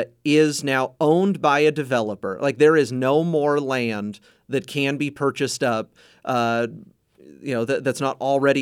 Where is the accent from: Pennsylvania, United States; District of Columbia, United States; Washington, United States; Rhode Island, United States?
Washington, United States; Meade-Colbert; But born and raised in North Spokane County in the Meade-Colbert area. And then that's where my wife and I live today.